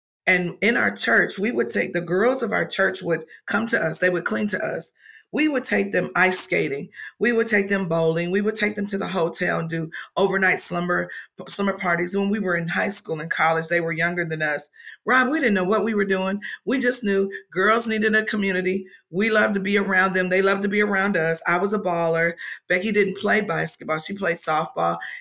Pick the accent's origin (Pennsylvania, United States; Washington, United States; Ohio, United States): Ohio, United States; Trotwood; now in Houston, United States; Trotwood, Ohio. Trotwood, Ohio.